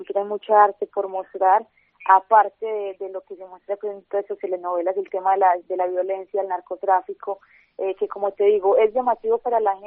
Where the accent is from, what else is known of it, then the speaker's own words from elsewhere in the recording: Colombia; sin duda esto no representa a Colombia.